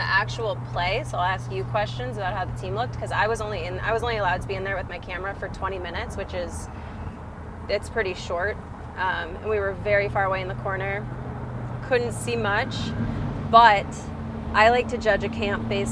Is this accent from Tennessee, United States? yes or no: no; Cleveland, Ohio, United States; Well, I'm from Cleveland